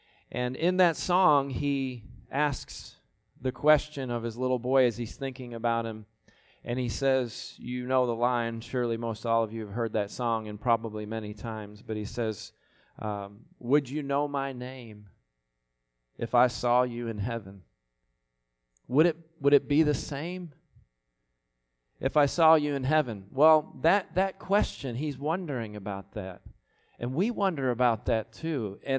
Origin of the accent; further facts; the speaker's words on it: Buffalo, New York, United States; now in Houston, United States; I miss that weather that I grew up with back in the Buffalo area.